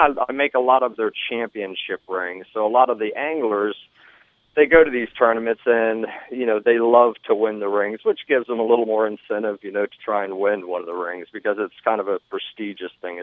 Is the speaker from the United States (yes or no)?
yes; Florida, United States; I grew up in South Florida in the 60s and 70s and was constantly in the water, either skiing or diving, fishing